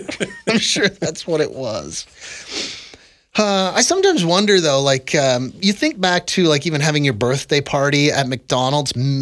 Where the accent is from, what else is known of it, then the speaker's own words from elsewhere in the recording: Toronto, Ontario, Canada; I'm from Toronto.